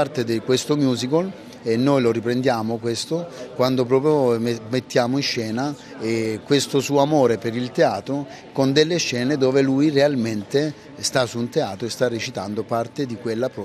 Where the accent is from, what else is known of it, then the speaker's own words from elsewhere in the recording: Apulia, Italy; quando in visita pastorale venne nella mia terra, nel Salento.